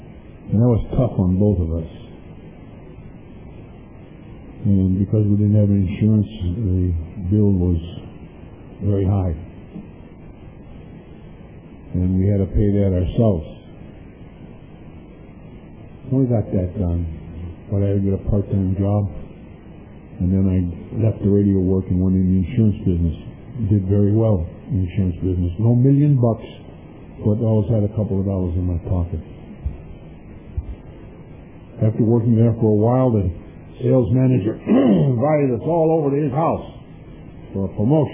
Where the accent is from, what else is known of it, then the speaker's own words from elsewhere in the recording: Chicago, Illinois, United States; I grew up in Chicago. My father was a clergyman. He had a mission on Lincoln and Diversey.